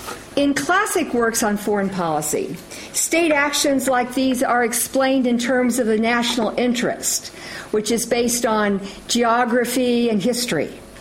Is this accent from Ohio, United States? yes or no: no; Los Angeles, California, United States; because I'm from Los Angeles and we're in the middle of a 5-year drought.